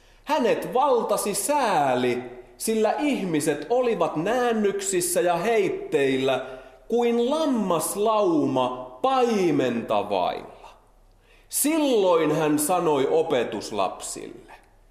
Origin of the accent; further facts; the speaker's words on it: Alajärvi, South Ostrobothnia, Finland; Vaikka mä oon Alajärveltä, niin mä en tunne näitä termejä.